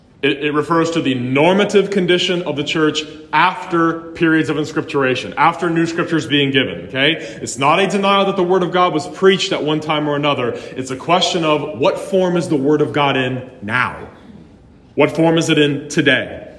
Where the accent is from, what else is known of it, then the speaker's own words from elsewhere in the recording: Cincinnati, Ohio, United States; growing up in Cincinnati, Ohio, where almost everybody there is Roman Catholic